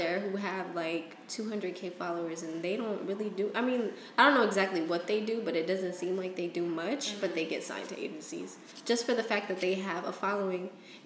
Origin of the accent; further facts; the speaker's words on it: United States; born there; I'm in America. I'm an American-born citizen.